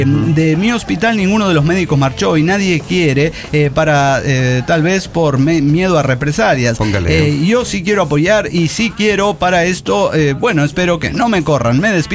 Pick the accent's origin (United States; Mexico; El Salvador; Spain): Mexico; Tlalpujahua, Michoacán